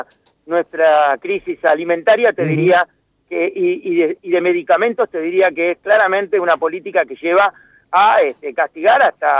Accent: La Plata, Buenos Aires Province, Argentina; yo que soy de La Plata lo conozco muy bien, todo el área de Berazategui, todo el área de La Plata

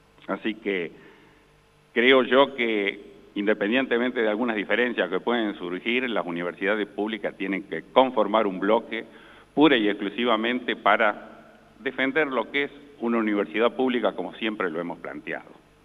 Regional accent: Santa Fe, Argentina; Yo vengo del sur de Santa Fe

